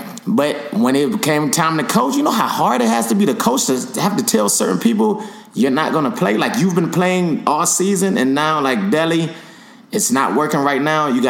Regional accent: Cleveland, Ohio, United States; I definitely know because I'm from Cleveland.

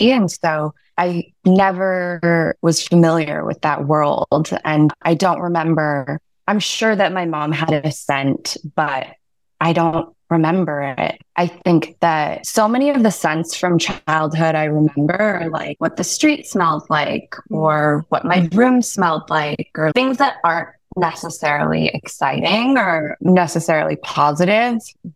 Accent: Hawaii, United States; also born or lived in Philippines; So I was born in Hawaii, and then we moved to the Philippines, where my mom is from. And then we had 1 year in Anaheim, where my grandparents live

